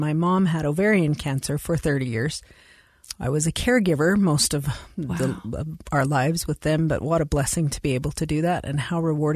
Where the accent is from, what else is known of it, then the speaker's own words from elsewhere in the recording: Cedar City, Utah, United States; Born and raised in Cedar City. This is home. It is home.